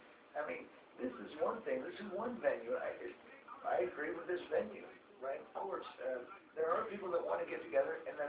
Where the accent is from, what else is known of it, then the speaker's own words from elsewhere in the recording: United States; I'm from the States, right? I have the Western mentality.